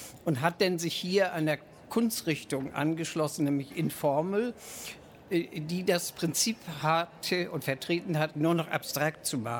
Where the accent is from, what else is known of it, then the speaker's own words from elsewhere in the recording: Hamburg, Germany; Und wir als Hamburger haben natürlich diese Szene sehr im Auge gehabt